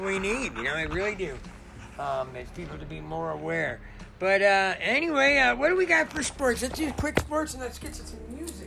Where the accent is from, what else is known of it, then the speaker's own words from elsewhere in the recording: Los Angeles, California, United States; I'm from Los Angeles, and long before everybody was complaining about pollution, we had, days